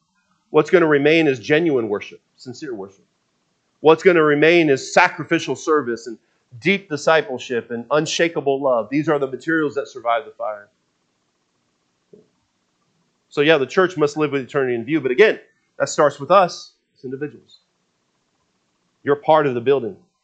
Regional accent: Seattle, Washington, United States; And there was a Seattle fire. I grew up in Seattle.

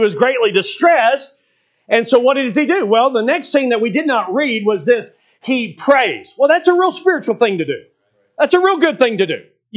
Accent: Kentucky, United States; I grew up coon hunting in Kentucky.

